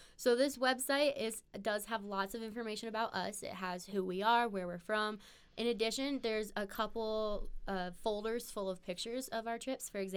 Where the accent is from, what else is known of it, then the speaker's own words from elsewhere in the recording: Colorado Springs, Colorado, United States; now in Laramie, United States; Yeah, I'm originally from Colorado Springs, so I'm not from Wyoming. I just kind of fell in love with Laramie